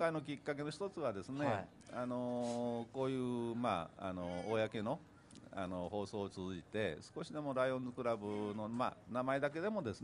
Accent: Kobe, Hyogo, Japan; 私自身もそのずっと神戸で生まれ育っておりますし、まあ、当然地元の

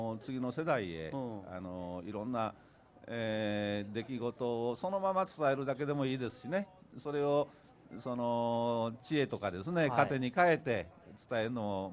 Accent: Kobe, Hyogo, Japan; 私自身もそのずっと神戸で生まれ育っておりますし、まあ、当然地元の

